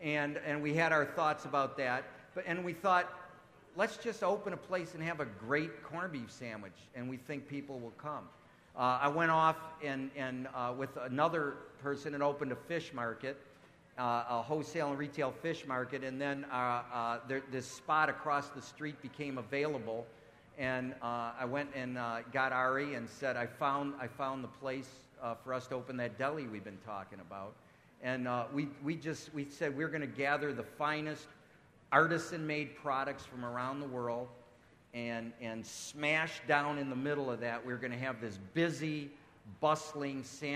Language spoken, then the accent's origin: English; Detroit, Michigan, United States; and I grew up in Detroit, and he grew up in Chicago, and growing up, you know, every neighborhood had a deli